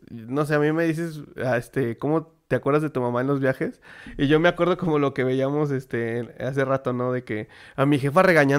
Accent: León, Guanajuato, Mexico; Somos de aquí de León, ¿eh, perro?

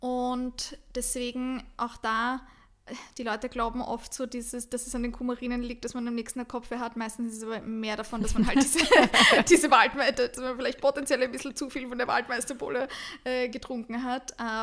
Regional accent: Austria; Die Gundelrebe, bei uns in Österreich nennt man es Gundelrebe, in Deutschland sagt man oft Gundermann dazu.

